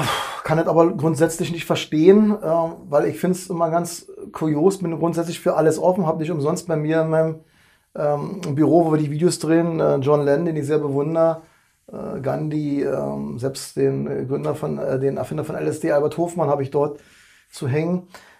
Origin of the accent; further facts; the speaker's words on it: Berlin, Germany; Bei uns in Berlin, Berlin Synagoge, Oranienburger Straße